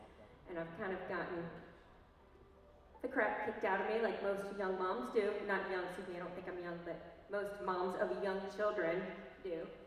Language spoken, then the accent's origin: English; Richmond, Virginia, United States; Richmond, Virginia is my hometown.